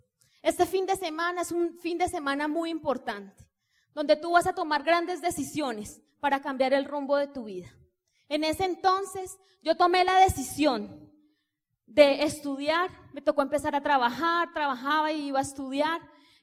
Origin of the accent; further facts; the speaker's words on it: Cali, Valle del Cauca, Colombia; nosotros somos de Cali, nos vamos a vivir a la capital.